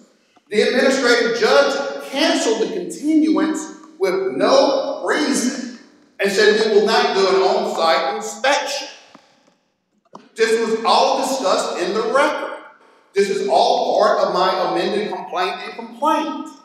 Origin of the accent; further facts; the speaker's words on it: Greenville, Mississippi, United States; I grew up in Greenville, Mississippi. I grew up with brown water.